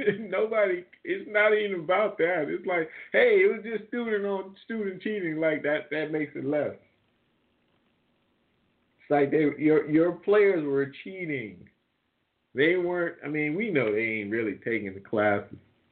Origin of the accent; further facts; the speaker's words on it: Indianapolis, Indiana, United States; born there; I preface this by saying I was born in Indianapolis, and I've said this. I'm a Pacer fan.